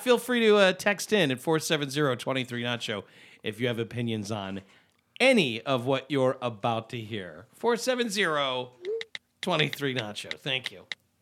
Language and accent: English; Germany; now in Miami, United States; I'm 28, and I'm from Germany. We met in Germany, and between us, we speak German. I don't know how to speak Spanish. We moved to Miami 6 months ago because of his job